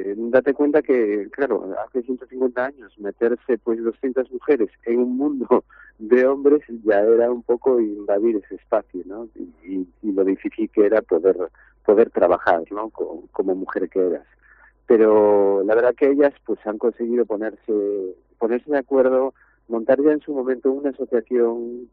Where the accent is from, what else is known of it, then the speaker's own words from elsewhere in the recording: Ferrol, Galicia, Spain; Pues mira, yo soy de Ferrol, y yo empecé con muy pequeño, con 7, 8 años empecé